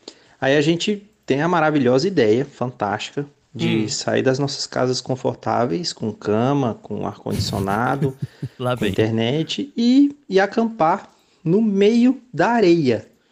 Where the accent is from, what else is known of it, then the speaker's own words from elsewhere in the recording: Araguaína, Tocantins, Brazil; now in Itupeva, Brazil; Tô falando de Itupeva, São Paulo, mas eu sou natural de Araguaína, Tocantins.